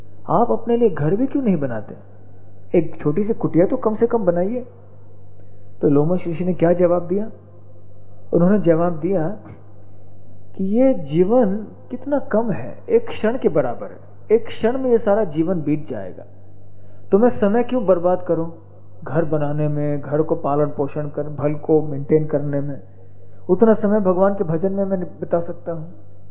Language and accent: Hindi; India; born there; हमारा कितना सौभाग्य है कि हमारा जन्म ये भारतवर्ष में हुआ है